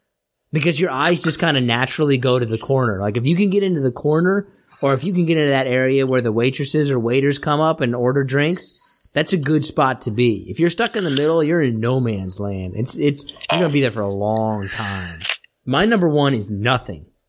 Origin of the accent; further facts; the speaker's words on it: Kansas, United States; I'm from Kansas.